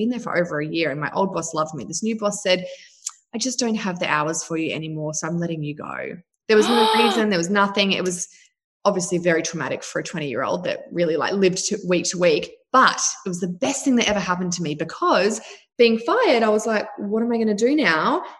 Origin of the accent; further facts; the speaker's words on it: New Zealand; now in Australia; We grew up in New Zealand, then moved to Australia. I've always loved being super active. I grew up on dairy farms, riding motorbikes.